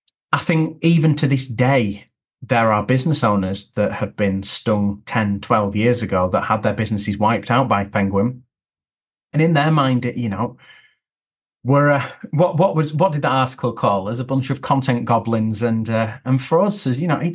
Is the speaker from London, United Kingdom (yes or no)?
no; Lancaster, North West England, United Kingdom; I grew up in Lancaster, certainly in that part of the Northwest.